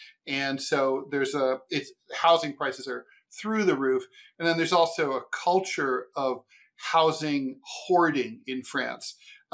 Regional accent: Ohio, United States; my mom died and the house that I grew up in Ohio, what's the first thing I did?

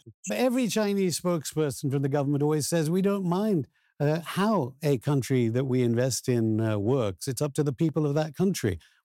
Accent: United Kingdom; I mean, I'm from Britain.

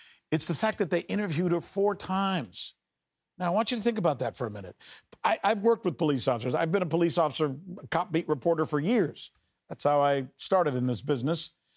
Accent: Miami, Florida, United States; One reporter making phone calls, asking good questions at the Miami Herald, my hometown newspaper.

